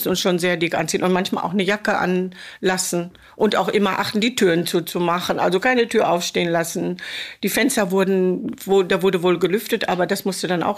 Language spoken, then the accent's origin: German; Gelsenkirchen, North Rhine-Westphalia, Germany; Ich komme nicht hier aus dem Ort, ich komme aus Gelsenkirchen.